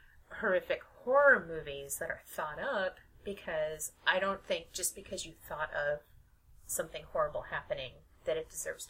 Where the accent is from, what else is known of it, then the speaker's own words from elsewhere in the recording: Minnesota, United States; but it's in Wisconsin, and I'm from Minnesota.